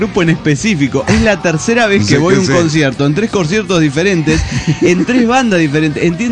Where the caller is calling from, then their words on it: Guadalajara, Jalisco, Mexico; de Guadalajara.